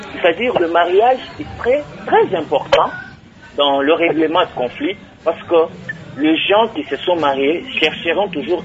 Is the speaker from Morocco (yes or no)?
no; Tshizoubou, Kasaï, DR Congo; Moi, je suis du Kassai. Je suis du village de Tshizoubou. Mon père est du village de Tshizoubou et ma mère est de Bakouakalonji.